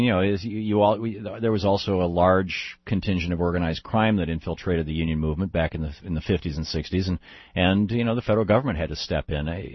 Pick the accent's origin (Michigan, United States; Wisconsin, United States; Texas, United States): Michigan, United States; Lansing; I grew up in Lansing, Michigan